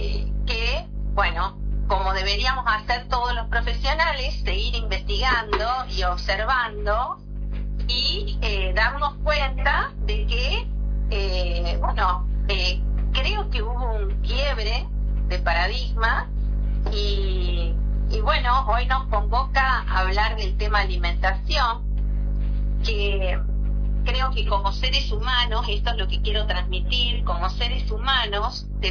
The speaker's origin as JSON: {"language": "Spanish", "town": "Arias", "region": "Córdoba", "country": "Argentina", "said": "quería aclararles que soy de Arias, provincia de Córdoba."}